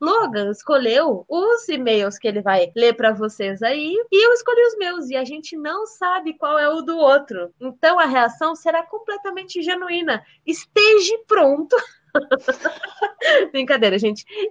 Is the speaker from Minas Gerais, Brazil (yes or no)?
no; Rio Grande, Rio Grande do Sul, Brazil; Eu e minha família fomos para o carnaval aqui em Rio Grande do Sul, que é a minha cidade natal.